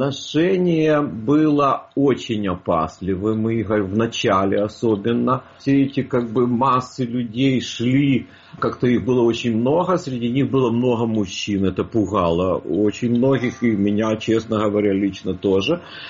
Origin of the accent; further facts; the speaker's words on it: Ukraine; Когда я им объяснял, что я из Украины, они слабо видели разницу тогда.